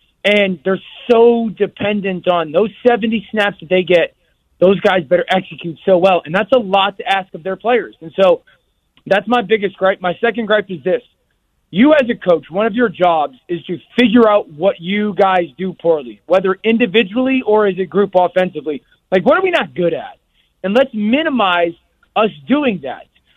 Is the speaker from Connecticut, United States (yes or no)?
yes; Shelton, Connecticut, United States; I grew up in Shelton, Connecticut, and so Thanksgiving Day was a big deal. We used to play our crosstown rival, Derby, and so I grew up playing on Thanksgiving Day from an early age.